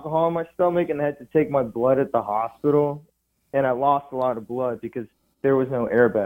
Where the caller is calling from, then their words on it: Texas, United States; Hey, I'm calling from Texas.